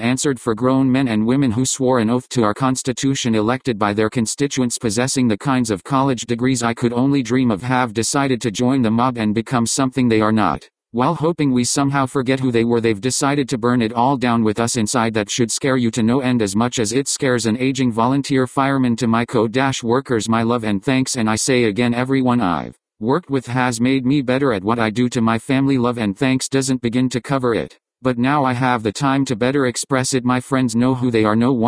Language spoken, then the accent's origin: English; San Bernardino, California, United States; born or raised there